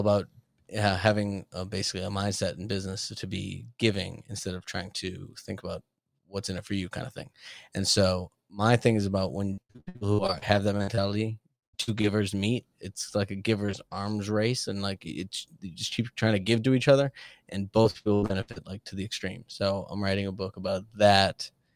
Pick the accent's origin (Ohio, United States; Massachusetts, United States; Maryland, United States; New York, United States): Massachusetts, United States; Boston; And then also, I'm from Boston, and we sound, the closer we are to you, the more we drop our tone